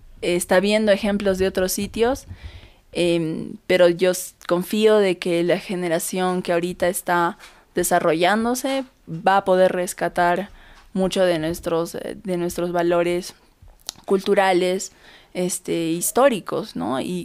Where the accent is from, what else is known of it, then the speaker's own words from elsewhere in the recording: Cusco, Peru; vengo del Cusco, de la capital del Imperio Incaico, tener en mi sangre, ser mestiza, tener mis 2 chapitas rojas aquí en mi cara, lucir súper andina